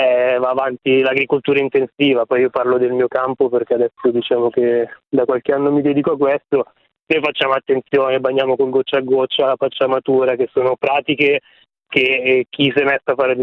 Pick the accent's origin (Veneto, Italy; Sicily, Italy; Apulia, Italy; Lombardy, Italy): Lombardy, Italy; Milan; io poi sono di Milano come dicevo prima